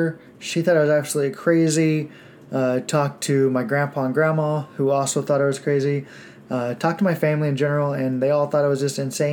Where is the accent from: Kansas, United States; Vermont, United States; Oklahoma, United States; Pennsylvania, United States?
Oklahoma, United States; Too many people back where I grew up in Oklahoma end up getting stuck there in a mediocre life